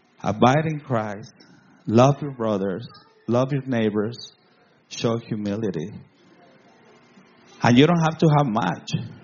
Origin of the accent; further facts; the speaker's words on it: Guadalajara, Jalisco, Mexico; I come from Mexico, a big city in Mexico. Guadalajara is the second biggest city in Mexico. And I grew up with nothing.